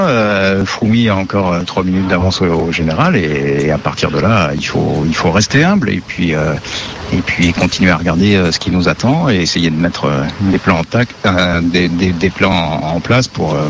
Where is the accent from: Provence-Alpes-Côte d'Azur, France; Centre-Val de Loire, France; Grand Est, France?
Centre-Val de Loire, France; Tours; born there; moi je suis né à Tours et j'ai toute ma famille dans la région là-bas.